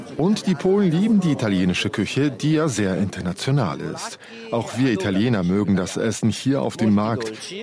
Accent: Belarus; now in Poland; Ich komme aus Belarus und lebe seit einem Jahr in Südpolen.

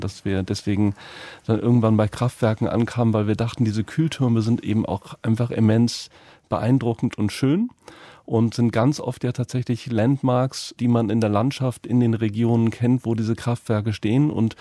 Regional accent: Mönchengladbach, North Rhine-Westphalia, Germany; Wir sind beide in Mönchengladbach groß geworden und das ist ja am Niederrhein.

